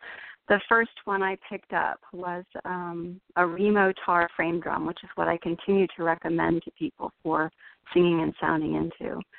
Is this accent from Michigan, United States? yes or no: yes; Ann Arbor, Michigan, United States; My hometown is Ann Arbor, Michigan, but I went to Michigan State.